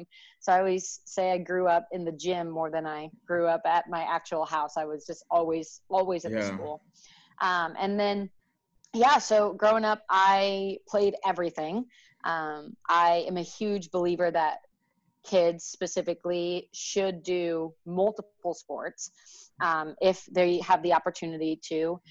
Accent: Geneva, United States; but loved growing up in Geneva. Both my parents are teachers and coaches.

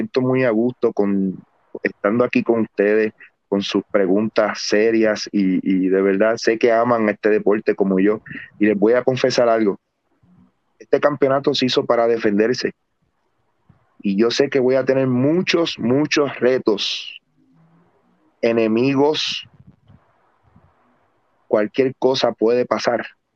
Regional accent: Juana Díaz, Puerto Rico; En mi pueblo Juana Díaz, jueves, viernes, siempre había cartera de lucha libre profesional.

